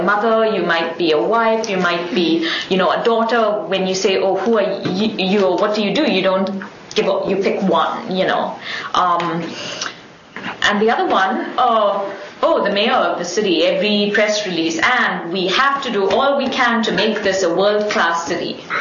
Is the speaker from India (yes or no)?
yes; India; when I was in school in India, I grew up in India